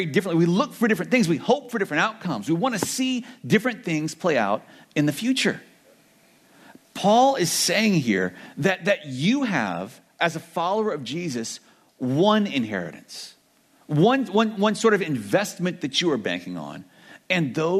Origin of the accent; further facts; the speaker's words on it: Louisiana, United States; Y'all, I'm from Louisiana. I'm allowed to say y'all.